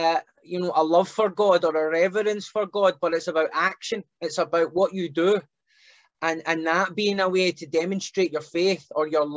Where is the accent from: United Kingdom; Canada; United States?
United Kingdom; even though, you know, I come from Britain